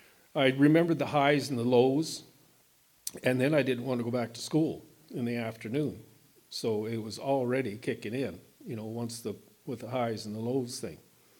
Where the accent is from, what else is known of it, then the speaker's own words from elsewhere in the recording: Tucson, Arizona, United States; I was raised in Tucson in a Catholic family, the sixth of eight kids, with a relatively normal childhood.